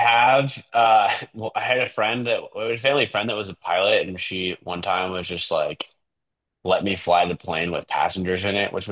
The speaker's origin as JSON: {"language": "English", "town": "Seattle", "region": "Washington", "country": "United States", "said": "I'm from Seattle originally."}